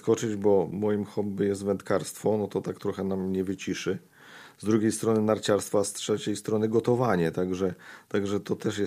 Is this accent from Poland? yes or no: yes; Silesian Voivodeship, Poland; now in Rzeszów, Poland; bo ogólnie pochodzę ze Śląska. Po 2000 roku przyjechałem tutaj do Rzeszowa.